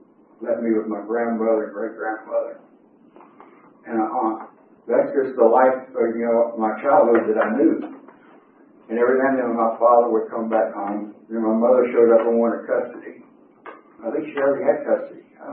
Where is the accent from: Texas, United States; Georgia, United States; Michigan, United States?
Georgia, United States; Atlanta; I was born in Atlanta, Georgia. I was raised in Atlanta. That was 67 years ago. And back then, the Atlanta city limits was smaller. And I was raised in Atlanta. I grew up in East Atlanta.